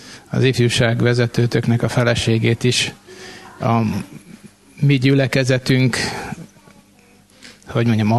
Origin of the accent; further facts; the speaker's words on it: Békés, Hungary; Egy városból származtunk, én is békési vagyok. A szüleim mind a két oldalról